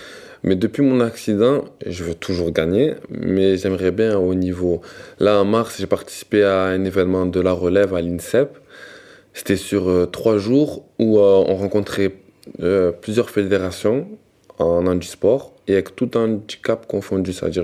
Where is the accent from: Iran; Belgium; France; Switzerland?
France; Avignon, Provence-Alpes-Côte d'Azur; Bonjour, moi j'ai 24 ans, je suis originaire d'Avignon.